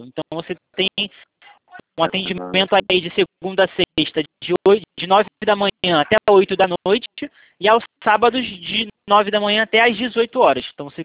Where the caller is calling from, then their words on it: Rio de Janeiro, Brazil; Eu falo do Rio.